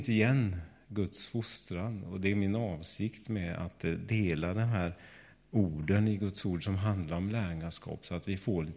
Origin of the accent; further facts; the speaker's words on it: Gothenburg, Västra Götaland County, Sweden; under hela min uppväxt då, så var det ungefär så där att när jag var hemma i Göteborg bland syskonen